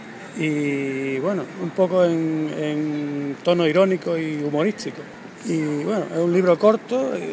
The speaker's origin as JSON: {"language": "Spanish", "region": "Andalusia", "country": "Spain", "said": "soy español de la parte de Andalucía."}